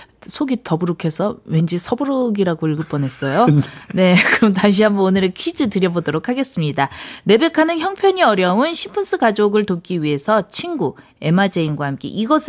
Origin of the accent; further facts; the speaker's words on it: Seoul, South Korea; 저기 어디지? 저기. 신내동, 태능 쪽. 그쪽 한옥집에 살았었어요.